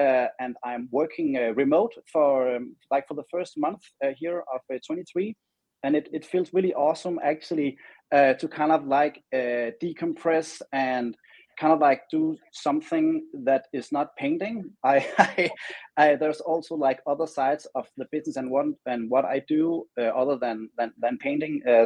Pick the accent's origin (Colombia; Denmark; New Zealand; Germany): Denmark; now in Los Angeles, United States; And when I moved from Denmark to the other side of the world, being Los Angeles, where I have my studio now, it really gave me wings.